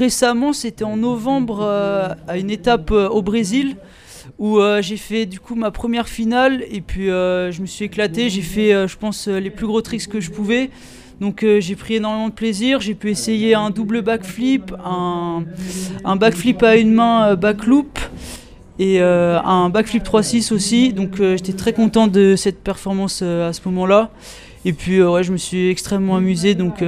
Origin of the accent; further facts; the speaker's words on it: Pays de la Loire, France; j'ai 16 ans et je viens de Loire-Atlantique.